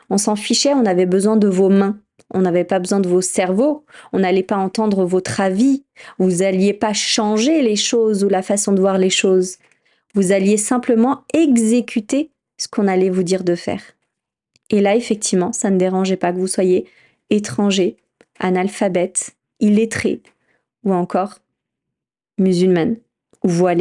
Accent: France; je suis française.

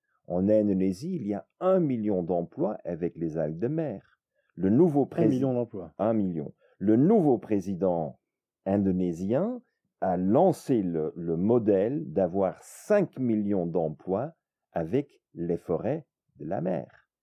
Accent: Brazil; Je viens du Brésil.

